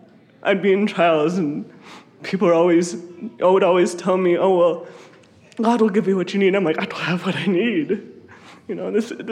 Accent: Detroit, Michigan, United States; I am from Detroit, and there's a lot of poverty there. There's a lot of poverty where I'm from.

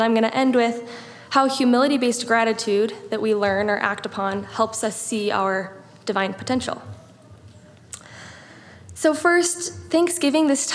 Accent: Gilbert, Arizona, United States; also born or lived in Virginia; I grew up in Gilbert, Arizona, right next to the Gilbert Temple, and my husband … grew up in Mapleton, Utah.

